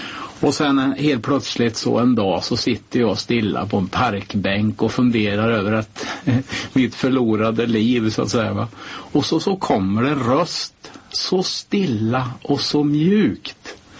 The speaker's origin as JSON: {"language": "Swedish", "region": "Östergötland", "country": "Sweden", "accent": "Östgötska", "said": "Det går inte att trimma bort Östgötskan."}